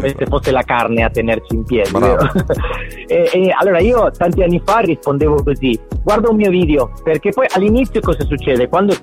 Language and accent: Italian; Uruguay; arrivo da un paese dove la cultura è proprio pollo e carne. Si può dire che io sono uruguaiano